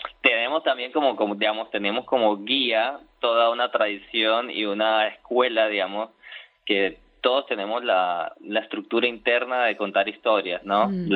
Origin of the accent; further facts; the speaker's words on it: Barranquilla, Atlántico, Colombia; also born or lived in Ibagué; Soy criado en Barranquilla, pero nací en Ibagué.